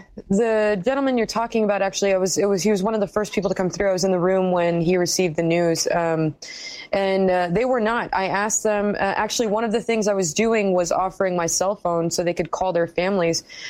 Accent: West Bank, Palestine; also born or lived in Texas; whether it's the West Bank where I'm from, or in Gaza, or in occupied Palestine

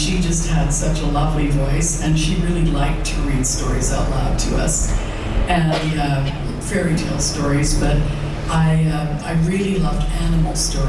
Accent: Ottawa, Ontario, Canada; Yes, I was raised as an Anglican. I grew up in Ottawa, and I attended St. Matthew's Anglican Church.

